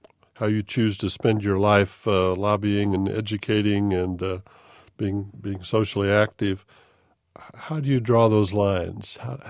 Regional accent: Champaign-Urbana, Illinois, United States; also born or lived in North Carolina; I grew up in Champaign-Urbana, but after seminary, I went to North Carolina and was there 12 years, then came back to my hometown.

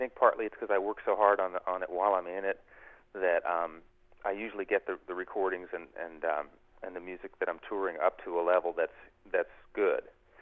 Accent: New York, United States; Well, growing up in New York, same deal, you know, in a high school with I think three different orchestras

